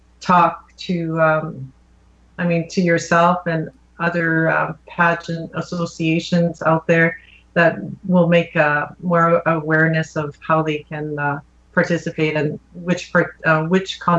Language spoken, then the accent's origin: English; West Nipissing, Ontario, Canada; I'm right now coaching a young girl from my hometown of West Nipissing.